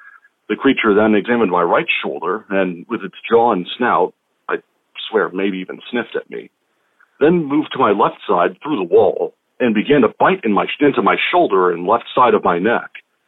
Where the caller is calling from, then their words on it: Washington, United States; Hello, STWYTK gang. … from Washington State.